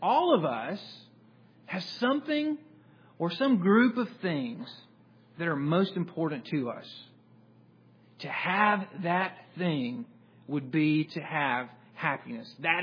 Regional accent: Jackson, Mississippi, United States; And then they asked, where are you from? And I said, I'm from Jackson, Mississippi.

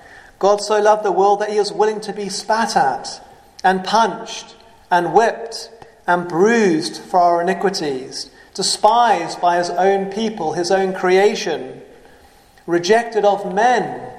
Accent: South Africa; moved away as an adult; now in United Kingdom; when I moved from South Africa to the UK when I was 20, I was separated from my mother.

